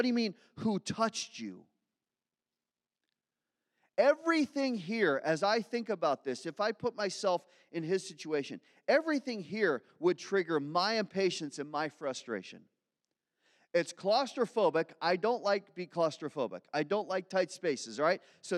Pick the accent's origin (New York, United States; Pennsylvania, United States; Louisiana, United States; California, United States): Pennsylvania, United States; Philadelphia; born there; I was born in Philly. Soft answer is not my DNA.